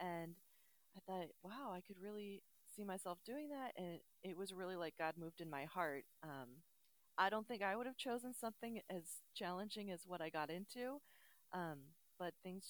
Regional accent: United States; So again, going back to that being American and living with such privilege, even though, you know, my family wasn't exceptionally wealthy

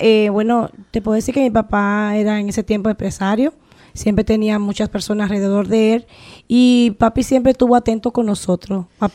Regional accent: Distrito Nacional, Dominican Republic; Bueno, yo nací en Cristo Rey, me crié, como le dije, fue en una parte en Villas Agrícolas

